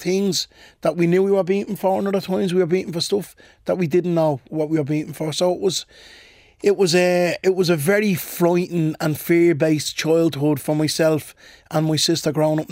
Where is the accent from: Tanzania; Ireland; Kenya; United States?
Ireland; Ballymun, County Dublin; So most of my childhood was spent growing up in Ballymun. Came from a small family.